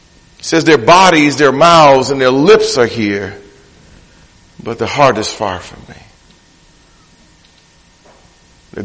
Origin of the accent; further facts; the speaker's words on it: Detroit, Michigan, United States; Growing up in Detroit in my early teen years, my parents would ship me off to Tennessee so that I would spend time there